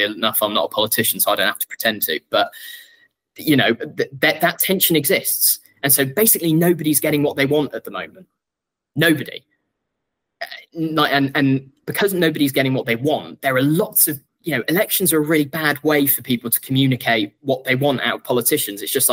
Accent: West Midlands, United Kingdom; I mean, I grew up in the West Midlands.

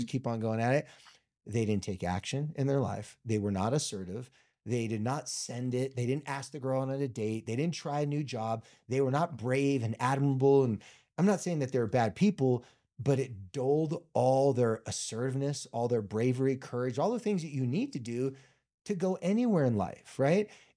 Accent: Carlsbad, United States; When I lived in my hometown in Carlsbad, I never went on vacations.

